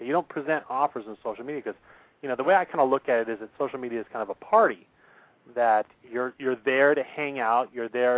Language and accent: English; Los Angeles, California, United States; because I grew up in Los Angeles, so the only thing that gets me excited is when our local lake freezes over